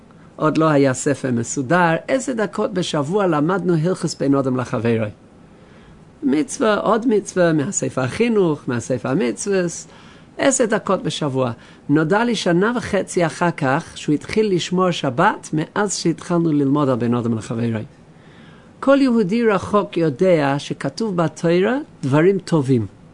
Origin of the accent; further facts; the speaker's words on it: London, United Kingdom; בלונדון, אני מלונדון, הלך בחור בשבס בבוקר לבית הכנסת